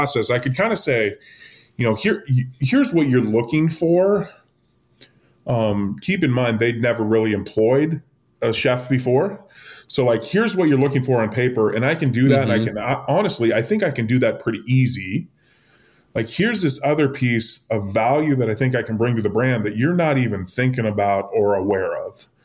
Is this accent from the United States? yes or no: yes; Oregon, United States; Growing up on the Oregon coast, I know the brand very, very well. I grew up with it.